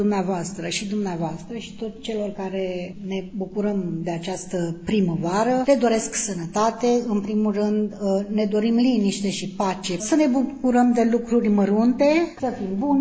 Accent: Zberoaia, Nisporeni District, Moldova; Eram aceeași fetiță la școală, în școala primară, în satul meu, Zberoaia

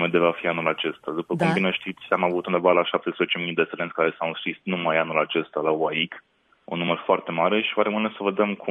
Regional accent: Pașcani, Iași County, Romania; Eu sunt din Pașcani.

